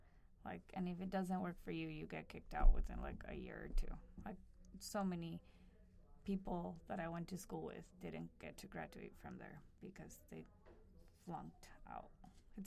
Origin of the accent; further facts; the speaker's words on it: Albuquerque, New Mexico, United States; I grew up in Albuquerque, New Mexico, which has some of the worst education in the country.